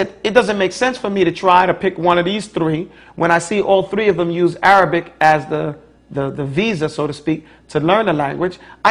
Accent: New York, United States; You know, I'm from New York.

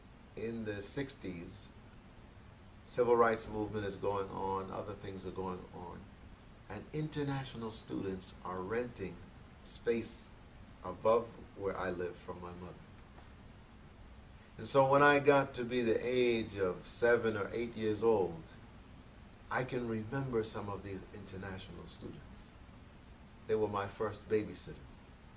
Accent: Brooklyn, New York, United States; So I was born in New York, even though I was conceived at Howard University. You might ask the question, why is this relevant? But SubhanAllah, if you stay with us, you'll see it. I grew up in Brooklyn

